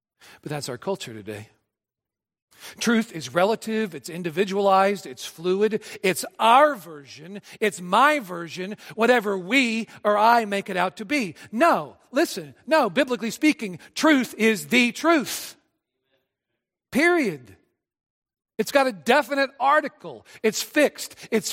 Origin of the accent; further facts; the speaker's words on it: the South, United States; we were talking about a saying that we used to use down south. All right, you northerners up here, you don't get it.